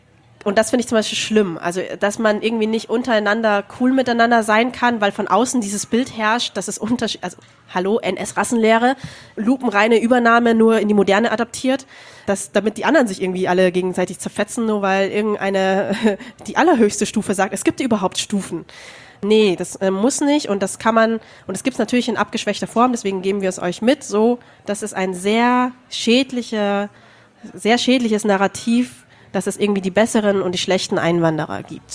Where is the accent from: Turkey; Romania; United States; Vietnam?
Vietnam; ich bin aus dem Norden, meine Familie ist aus dem Norden, ihre ist aus dem Süden, und wir beide gehören der Mehrheitsethnie an.